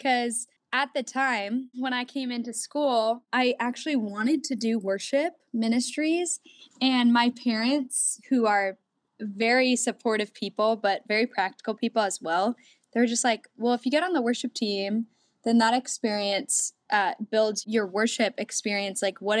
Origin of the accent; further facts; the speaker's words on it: New York, United States; now in Lakeland, United States; I grew up in Long Island, New York. And so I was at that church my whole life and then came to Lakeland, Florida